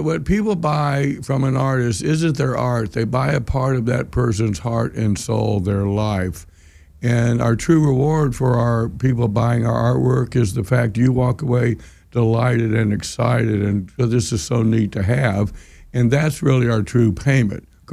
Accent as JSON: {"language": "English", "town": "Houston", "region": "Texas", "country": "United States", "said": "And I'm from Texas originally, Houston, Texas."}